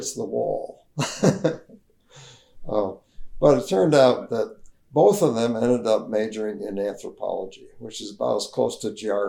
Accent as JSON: {"language": "English", "region": "New York", "country": "United States", "tie": "born or raised there", "said": "the other one worked for the museum in Cooperstown, New York. And my hometown was basically halfway between these two."}